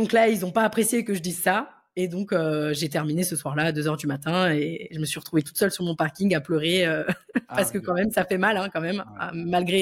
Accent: Paris, Île-de-France, France; now in Toulouse, France; j'habite à Toulouse, voilà, mais je suis parisienne initialement.

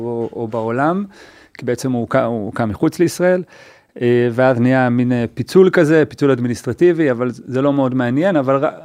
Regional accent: Jerusalem, Jerusalem District, Israel; אני בארץ, אני מקור ירושלמי

